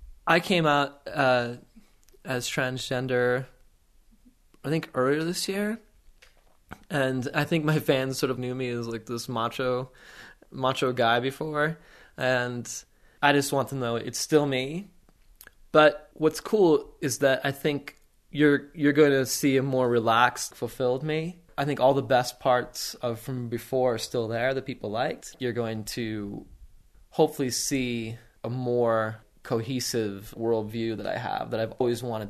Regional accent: Germany; What really got me started was when I was a kid growing up in Germany, you know, military brat.

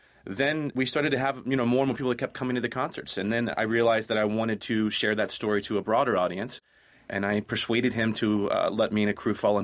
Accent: Kentucky, United States; now in Cincinnati, United States; I had moved back to Cincinnati. I am originally from Northern Kentucky.

